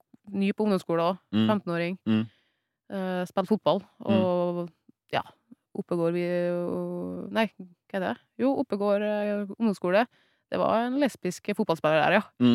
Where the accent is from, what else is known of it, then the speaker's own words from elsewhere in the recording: Sunndalsøra, Møre og Romsdal, Norway; og så er jeg 15 år, altså jeg kom jo fra Sundalsøra, sant?